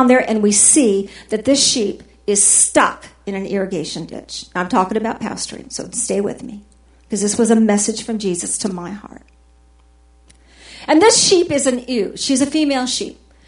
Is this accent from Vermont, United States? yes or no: no; California, United States; I grew up in the Owens Valley, and I had horses and cows and livestock, and I was a farm girl.